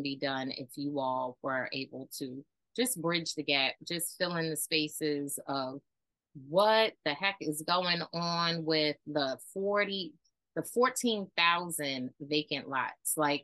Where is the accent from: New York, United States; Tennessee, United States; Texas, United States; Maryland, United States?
Maryland, United States; I was raised in Baltimore County and now I live in Baltimore City and I understand it.